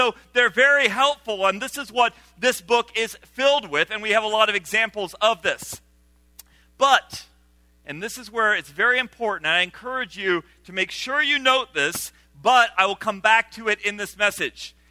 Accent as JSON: {"language": "English", "country": "Senegal", "tie": "born or raised there", "said": "I grew up with Proverbs all over my life because I grew up in Senegal, West Africa."}